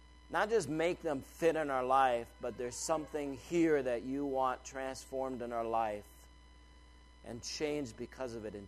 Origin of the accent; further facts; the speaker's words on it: United States; it's just not on my radar because I grew up in America.